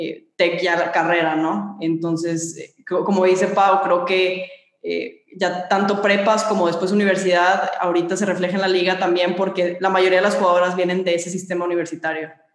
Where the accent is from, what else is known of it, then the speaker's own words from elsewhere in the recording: Monterrey, Nuevo León, Mexico; Así somos las regias.